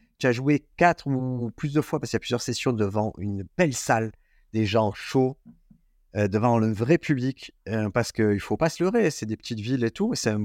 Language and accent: French; La Rochelle, Nouvelle-Aquitaine, France; also born or lived in Fontenay; Là, je viens de Fontenay, je viens de La Rochelle, je vais leur parler de ce que j'ai vu